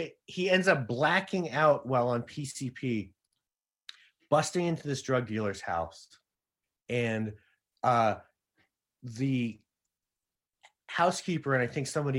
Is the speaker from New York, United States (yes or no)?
yes; New York, United States; And I wasn't even really aware, even though I grew up in New York, of sort of like the interconnectedness of these cover bands in the early 80s